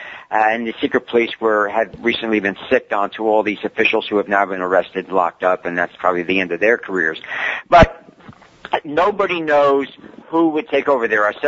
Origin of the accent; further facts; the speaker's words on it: United States; So I said, gee, I'm glad I'm an American.